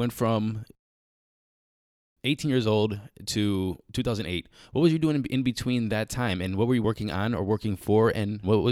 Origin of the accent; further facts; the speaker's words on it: Cleveland, Ohio, United States; You know I'm from Cleveland, yeah?